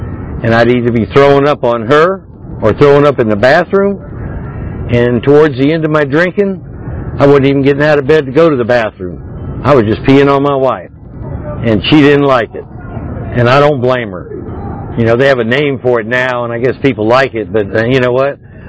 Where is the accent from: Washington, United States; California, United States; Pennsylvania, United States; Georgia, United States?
Georgia, United States; And I worked hard to get inside that kitchen, because I'm from Georgia.